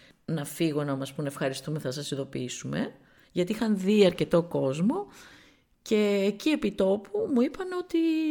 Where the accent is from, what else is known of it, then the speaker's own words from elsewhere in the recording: Thessaloniki, Central Macedonia, Greece; now in Athens, Greece; Δηλαδή όταν έφυγα από τη Θεσσαλονίκη να πάω στην Αθήνα να γίνω ηθοποιός, άκουσα και διάφορα